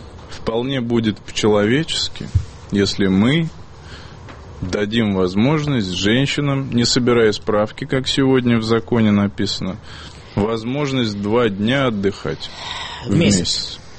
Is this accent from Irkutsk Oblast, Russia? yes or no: no; Moscow, Russia; Я депутат, избранный из Самарской области, но я москвич.